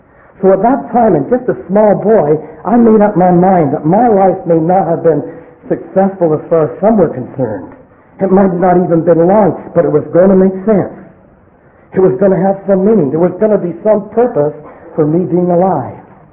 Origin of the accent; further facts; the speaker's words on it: Manchester, North West England, United Kingdom; born there; I was born in England, Manchester, in fact, not too far from where Norman Mellish is born, in fact, the same street, only maybe a quarter of a century later.